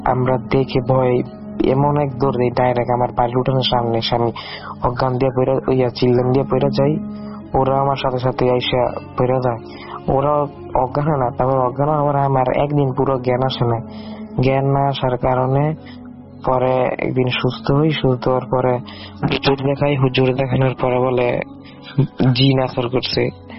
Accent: Rupganj, Dhaka Division, Bangladesh; আর আমার বাড়ি হচ্ছে নারায়ণগঞ্জের রূপগঞ্জের পোলাব ইউনিয়নের পুবের গা অবস্থিত।

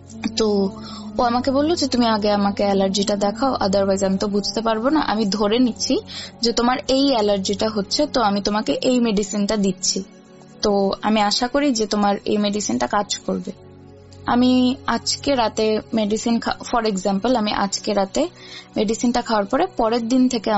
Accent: Bangladesh; moved away; আমি যে কান্ট্রিটা থাকি ওটা হচ্ছে বেশ ঠান্ডার একটা দেশ, তো আমরা যেহেতু বাংলাদেশের মানুষ আমাদের ওয়েদার মোটামুটি একটু গরম থাকে

